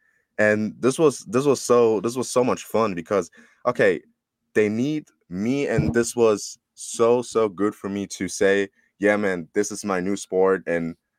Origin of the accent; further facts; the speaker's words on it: Karlsruhe, Baden-Württemberg, Germany; English is a second language; I'm not from Schwäbisch Hall, but I'm from a town called Karlsruhe.